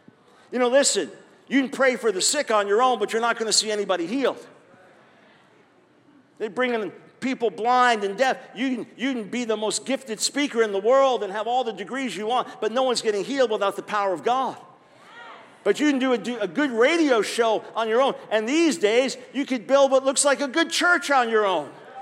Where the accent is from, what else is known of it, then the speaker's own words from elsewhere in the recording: United States; I say that as an American.